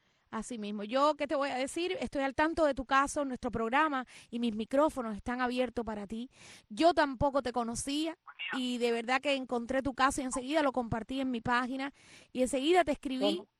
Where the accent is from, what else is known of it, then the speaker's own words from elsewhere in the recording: Cuba; moved away; nosotros, los cubanos de afuera